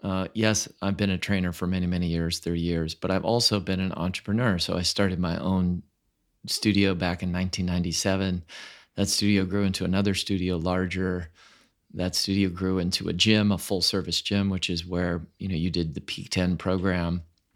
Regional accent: Minnesota, United States; now in Los Angeles, United States; So I'm originally from Minnesota. My father was a doctor at the Mayo Clinic in Minnesota.

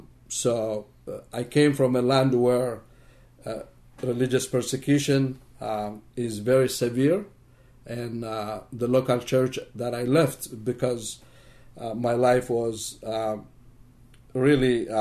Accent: Eritrea; moved away as an adult; now in United States; originally I'm from Eritrea, a small African nation in Northeast Africa. I have been a pastor in Asmara, Eritrea for more than 12 years.

